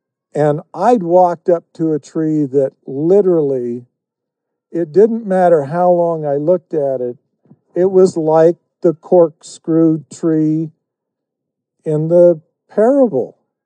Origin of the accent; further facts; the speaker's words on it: Idaho, United States; This is a true story. I grew up in Idaho